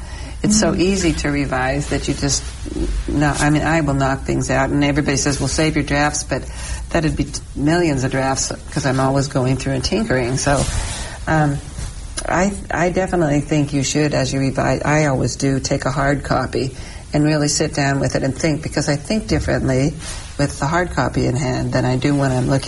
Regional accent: Las Vegas, Nevada, United States; I wrote some short stories for a while back in the 80s, and I grew up in Las Vegas

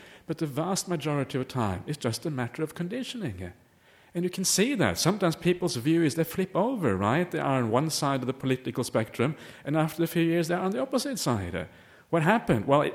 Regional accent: Norway; born there; English is a second language; I was born in Norway, right? So if you're born in Norway, it means you like certain foods, right?

